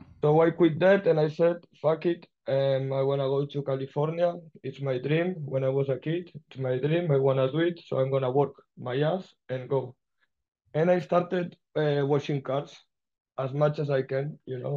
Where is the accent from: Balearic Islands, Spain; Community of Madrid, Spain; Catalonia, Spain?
Catalonia, Spain; Sant Cugat; I grew up in Sant Cugat. It's a town nearby because of work of my family.